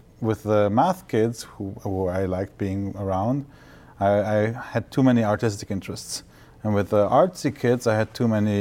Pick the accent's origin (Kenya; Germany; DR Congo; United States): Germany; also born or lived in Israel; I grew up in Germany and in Israel, so half of my childhood in each of the countries.